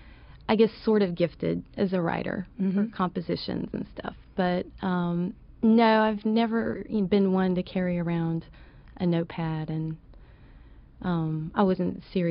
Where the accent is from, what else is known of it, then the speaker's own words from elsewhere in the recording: Aiken, South Carolina, United States; born there; Well, I was born in Aiken, South Carolina, which is near Columbia, where it's really, really hot.